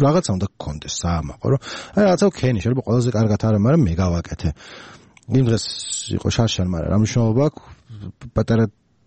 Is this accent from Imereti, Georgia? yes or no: no; Tbilisi, Georgia; born there; მეც თბილისში ვარ დაბადებული